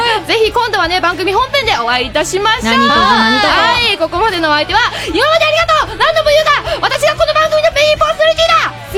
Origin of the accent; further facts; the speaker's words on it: Hokkaido, Japan; 本当にね、道民として、ね、誇りに思いますよ。